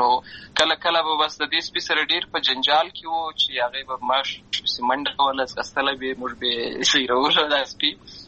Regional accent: Lashkar Gah, Helmand, Afghanistan; زه په اصل کې د اوروزګان ولایت یم، اما زه په هلمند ولایت لشکرګاه کې پیدا شوی یم، همالته لوی شوی یم، همالته مې ښوونځی لوستې ده،

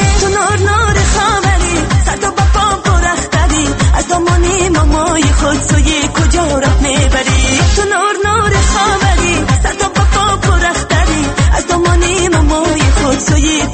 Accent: Tajikistan; من تاجیک هستم، من از تاجیکستان هستم.

